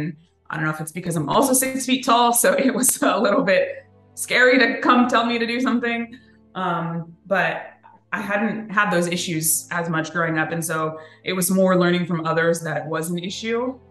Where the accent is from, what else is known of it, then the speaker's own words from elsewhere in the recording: Cerritos, California, United States; So I grew up in Cerritos, which is predominantly Asian.